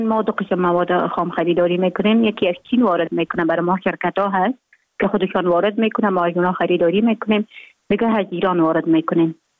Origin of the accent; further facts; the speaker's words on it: Jowzjan, Afghanistan; also born or lived in Mazar-i-Sharif; ما در ولایت گوبیجان به دنیا آمدیم. 26 سال عمر دارم. مکتب خود در افغان ترک تا صنف 9 در گوبیجان خواندیم، بعدا آمدیم از صنف 10 تا 12 در افغان ترک مزار شریف ادامه دادیم.